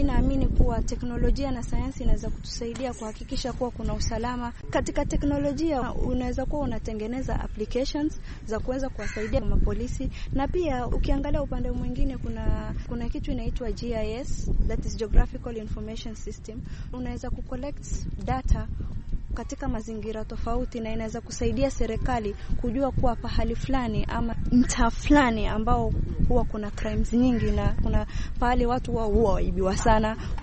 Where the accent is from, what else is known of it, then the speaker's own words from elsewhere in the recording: Mombasa, Mombasa County, Kenya; Mimi natoka eneo za Majengo, Mvita